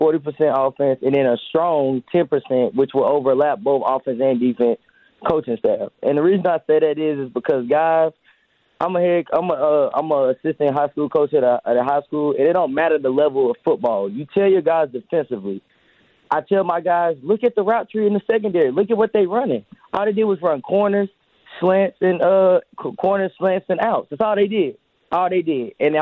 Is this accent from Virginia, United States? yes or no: no; Rocky Hill, South Carolina, United States; Guys, I'm from Rocky Hill, South Carolina. That should ring a bell about all the greats there.